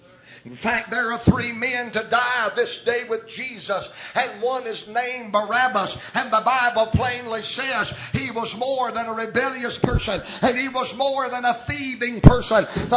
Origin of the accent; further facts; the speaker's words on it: South Carolina, United States; I'm a redneck from South Carolina, and nobody's going to tell me I am a murderer.